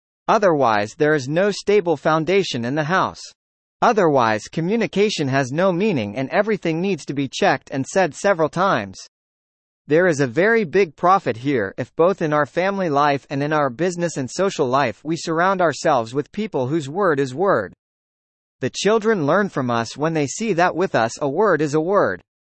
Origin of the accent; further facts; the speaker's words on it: Haifa, Haifa District, Israel; I grew up in the Danya neighborhood in Haifa, a neighborhood of the rich, but we were more than the poor.